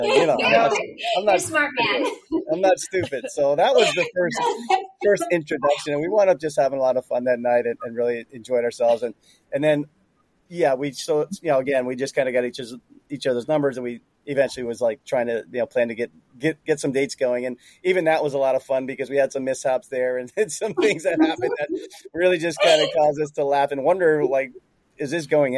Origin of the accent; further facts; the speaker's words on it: New Jersey, United States; a girl that I from back home where I'm from, New Jersey. I'm born and raised in New Jersey.